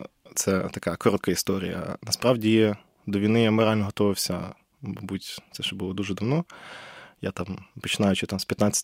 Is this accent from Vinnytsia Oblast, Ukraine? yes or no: yes; Vinnytsia, Vinnytsia Oblast, Ukraine; я сам з Вінниці